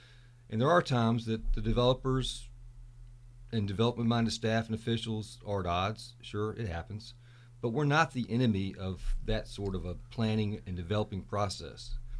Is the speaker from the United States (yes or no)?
yes; Fredericksburg, Virginia, United States; I've lived in Fredericksburg my entire life. I grew up in Lower Caroline Street. I live on the same block I grew up on. I went to school here.